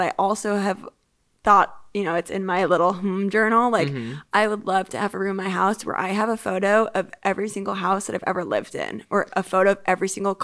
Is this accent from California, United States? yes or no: no; Chicago, Illinois, United States; born there; I could read about what it was like being in the hospital room when I was born in Chicago.